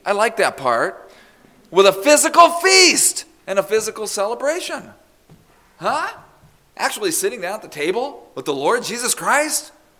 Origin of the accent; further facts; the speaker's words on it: Southwest, United States; I grew up in the Southwest where citrus trees are just dominant. Citrus trees grow so well in the desert.